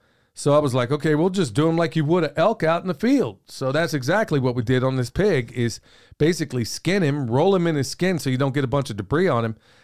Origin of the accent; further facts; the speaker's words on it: Oklahoma, United States; growing up in Oklahoma, dude, you're going to hear some stuff now to this day.